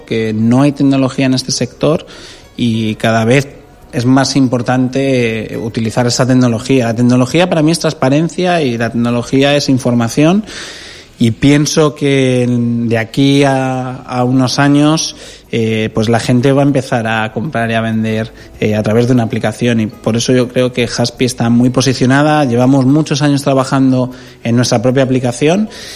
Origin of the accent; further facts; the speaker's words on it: Madrid, Community of Madrid, Spain; born there; now in Dénia, Spain; yo nací en Madrid, pero ya me he hecho valenciano y soy un enamorado de la terreta